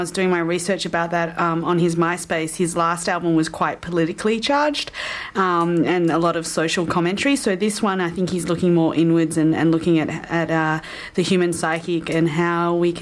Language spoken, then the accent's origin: English; Australia; I'm an Australian.